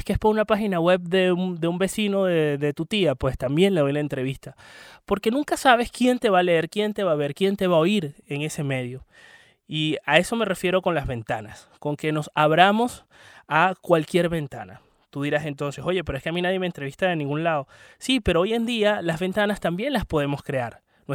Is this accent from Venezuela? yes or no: yes; Venezuela; la gente no tiene la culpa de lo que está sucediendo en el país, en mi país, Venezuela.